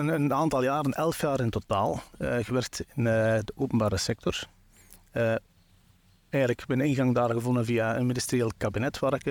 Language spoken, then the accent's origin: Dutch; Sint-Niklaas, Flanders, Belgium; We zijn afkomstig van het Waasland. Dus geboren in Sint-Niklaas, lang gewoond in België eigenlijk.